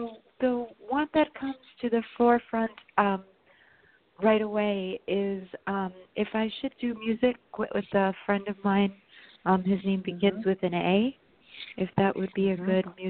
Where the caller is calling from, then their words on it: New York, United States; I'm in New York.